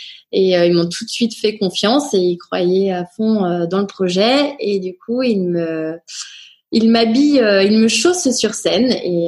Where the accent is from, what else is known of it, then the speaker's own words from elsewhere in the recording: Nantes, Pays de la Loire, France; also born or lived in Rennes; Je suis née à Rennes. Je revendique mon côté bretonne, ouais. Breton, pardon. Et j'ai grandi à Nantes après toute mon enfance, collège, lycée.